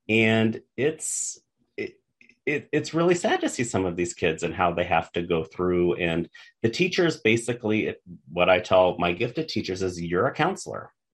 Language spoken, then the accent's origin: English; Arizona, United States; And I come from Arizona, which it's so all about the test.